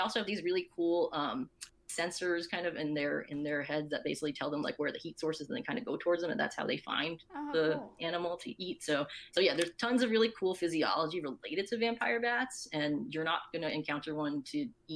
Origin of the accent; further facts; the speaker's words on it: Hong Kong; because I'm originally from Hong Kong and I basically grew up with a very Southeast Asian kind of diet also.